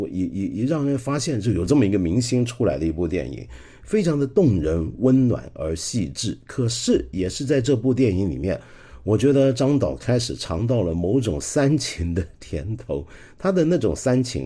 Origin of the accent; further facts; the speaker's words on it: Hong Kong; 那我作为一个香港人看来格外有感受